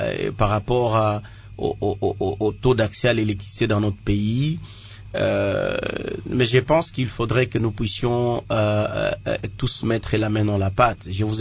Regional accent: DR Congo; mais c'est une responsabilité de tous les fils et toutes les filles de la RDC en tant que Congolais.

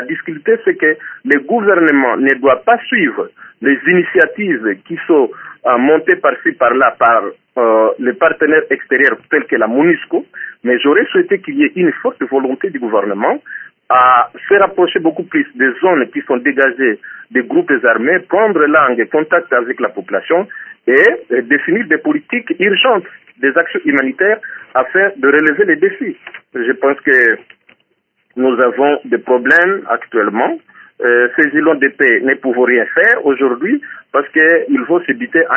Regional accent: Walikale, North Kivu, DR Congo; j'ai été élu à Goma, mais je suis originaire de Walikale.

